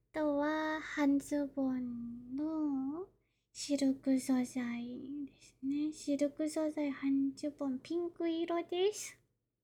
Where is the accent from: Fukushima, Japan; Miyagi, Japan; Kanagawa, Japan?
Kanagawa, Japan; 出身地は神奈川です。年齢は24歳で